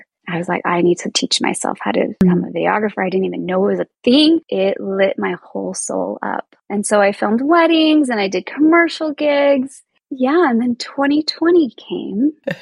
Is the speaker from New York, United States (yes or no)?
no; Utah, United States; also born or lived in Texas / Virginia; So I grew up mostly in Utah. I mean, I've lived in Texas, Virginia, Thailand for a little while, but mostly in Utah, which is Mormon land. I grew up Mormon, very, very Orthodox.